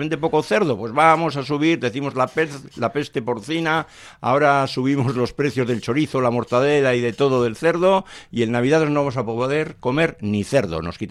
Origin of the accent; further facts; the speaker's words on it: Bilbao, Basque Country, Spain; Bilbao. Es decir, yo no voy a decir que sea, para mí es muy bonito, es el bocho y soy bilbaíno hasta arriba.